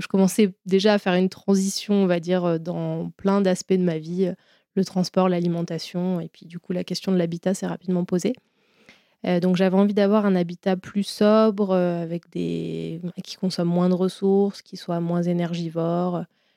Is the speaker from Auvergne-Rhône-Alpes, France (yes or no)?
yes; Grenoble, Auvergne-Rhône-Alpes, France; parce que moi, je suis originaire de Grenoble. J'ai vécu à l'étranger pendant mes études